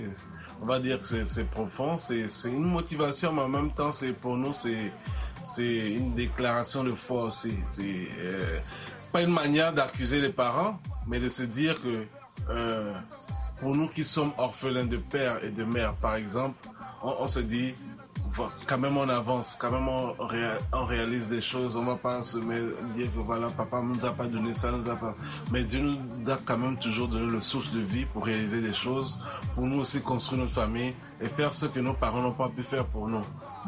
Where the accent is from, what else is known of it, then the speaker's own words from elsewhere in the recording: Togo; Et nous, on a grandi au Togo particulièrement.